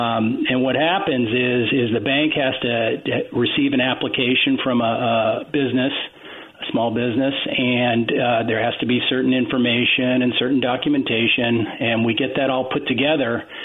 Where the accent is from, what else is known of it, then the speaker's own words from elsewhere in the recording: California, United States; I've been in Northern California for almost 30 years, but I did I grew up down in Orange County, so naturally I was a fan of a local team down there.